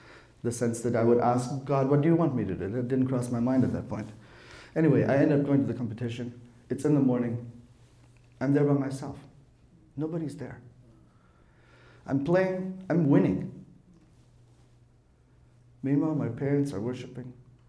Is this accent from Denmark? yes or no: no; Stuttgart, Baden-Württemberg, Germany; So I'm a city boy. I grew up in Stuttgart, and I go to visit my grandparents every summer.